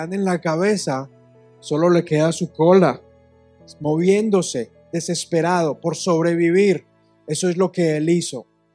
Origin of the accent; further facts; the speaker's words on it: Colombia; Por lo menos en mi país decimos, si en Estados Unidos llueve, en Colombia no escampa.